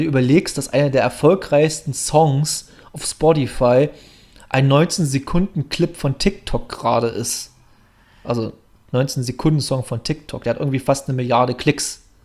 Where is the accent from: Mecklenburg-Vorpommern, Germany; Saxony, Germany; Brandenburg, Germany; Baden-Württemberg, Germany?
Saxony, Germany; Bautzen; ich komme aus Bautzen